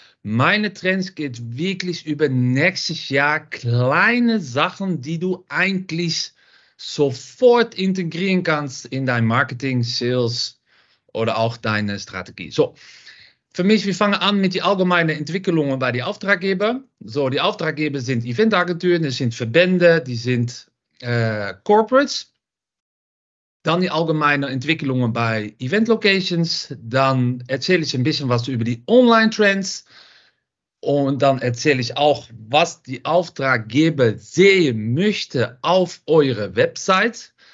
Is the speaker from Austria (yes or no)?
no; Netherlands; German is a second language; Man hört das auch ein bisschen. Ich komme aus Holland.